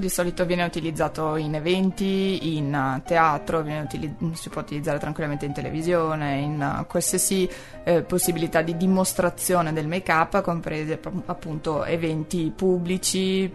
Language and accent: Italian; Avesa, Veneto, Italy; Io sono veronese … sono di Avesa e lavoro a Milano principalmente